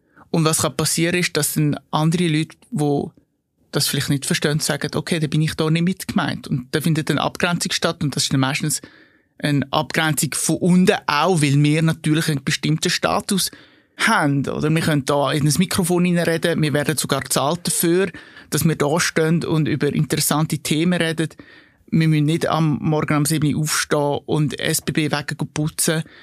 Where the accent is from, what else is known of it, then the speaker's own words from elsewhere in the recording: Aargau, Switzerland; now in Zurich, Switzerland; also wenn ich in dieser Region, wo ich aufgewachsen bin, auf dem Land, Kanton Aargau, hinterste Krachen